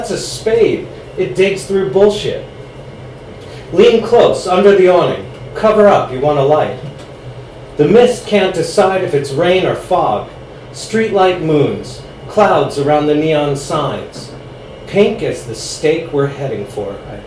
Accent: New Jersey, United States; I grew up in New Jersey. I'm about to tell you all about it. I have a lot of local references in my poems.

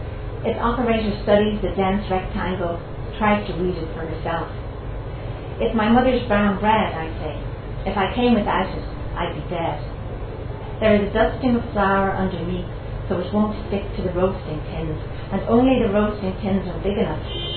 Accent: Dublin, Leinster, Ireland; And in Dublin, we mostly drink Guinness. This is called Black Stuff. I grew up near the Guinness houses, Carrick Road

